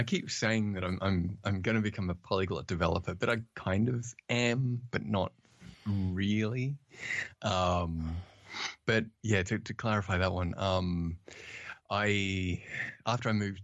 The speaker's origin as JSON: {"language": "English", "country": "Australia", "accent": "Australian", "said": "I'm, as said earlier, I'm originally from Australia, though I'm told I have lost a bit of the Australian accent."}